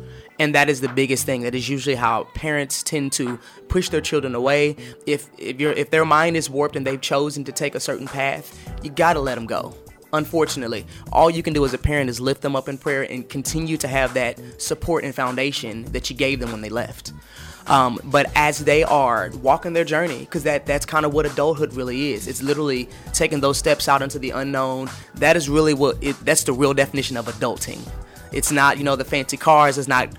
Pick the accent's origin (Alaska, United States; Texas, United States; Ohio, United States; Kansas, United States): Kansas, United States; Kansas City; So I'm from Kansas City, Kansas originally